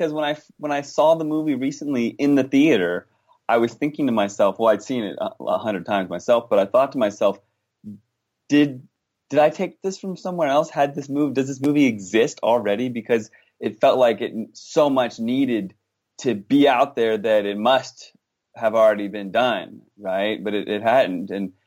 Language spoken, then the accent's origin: English; Washington, District of Columbia, United States; I grew up in the Washington, D.C. area from the States, grew up on the East Coast